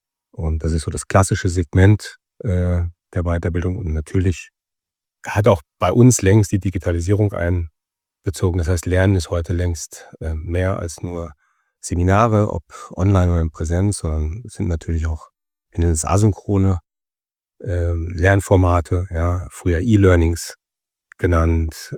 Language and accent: German; Brilon, North Rhine-Westphalia, Germany; Ja, ich bin Kind vom Lande, ja, aus Ostwestfalen, das Sauerland, das schöne Sauerland. Mein Geburtsort ist Brilon